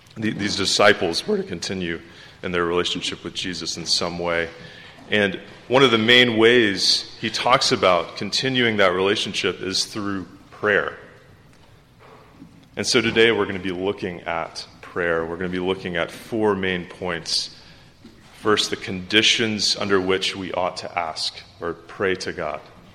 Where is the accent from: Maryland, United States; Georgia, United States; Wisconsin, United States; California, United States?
Georgia, United States; Decatur; I knew that I had to bring her down to my hometown, Decatur, Georgia, and have her meet my family and see where I grew up.